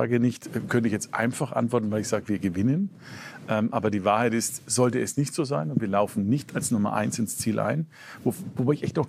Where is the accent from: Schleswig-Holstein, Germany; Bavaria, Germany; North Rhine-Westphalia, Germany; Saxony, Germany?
Bavaria, Germany; Als Franke